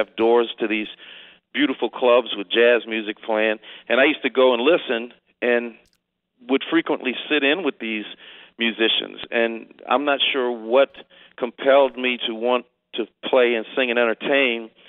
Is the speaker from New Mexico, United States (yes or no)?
no; New Orleans, Louisiana, United States; born there; Well, I was really lucky because I was born in New Orleans, which most people know is a city that is filled with music and entertainment.